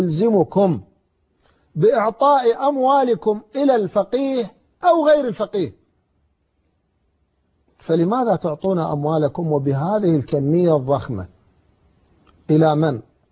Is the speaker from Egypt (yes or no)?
no; Iraq; أنا ابن العراق ومن منطقة مختلطة وعشت في الجنوب الشيعي سنين